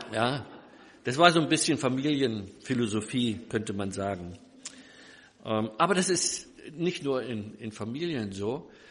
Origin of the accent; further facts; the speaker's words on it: Rostock, Mecklenburg-Vorpommern, Germany; also born or lived in Leipzig; Und ich bin in Leipzig geboren, habe dort die ersten 6 Jahre meines Lebens zugebracht. Dann ist mein Vater versetzt worden, der war auch Pastor, und zwar nach Rostock ans Meer.